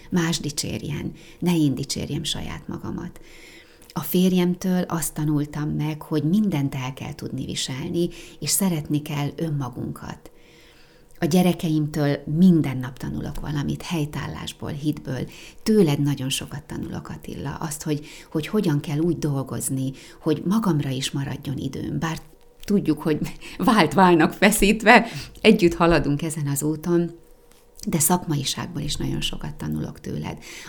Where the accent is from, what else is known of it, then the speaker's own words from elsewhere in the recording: Sátoraljaújhely, Borsod-Abaúj-Zemplén, Hungary; én ott nőttem föl, itt Újhelyben, a Cerkóban, a görögkatolikus egyházban.